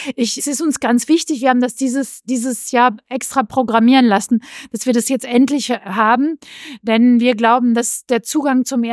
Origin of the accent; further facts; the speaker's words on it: Hameln, Lower Saxony, Germany; born there; Ich arbeite für die Bürgerstiftung Dresden und ich bin gebürtig aus Hameln, das ist bei Hannover, habe aber einen sächsischen Vater, der aus der Oberlausitz kommt.